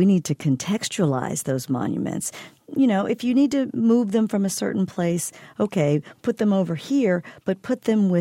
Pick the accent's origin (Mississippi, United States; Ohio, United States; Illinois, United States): Mississippi, United States; particularly my home state, Mississippi.